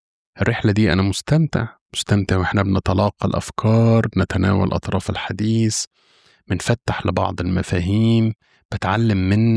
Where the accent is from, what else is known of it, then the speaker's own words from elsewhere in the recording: Egypt; بيقولوا عندنا في مصر مش مغسل وضامن جنة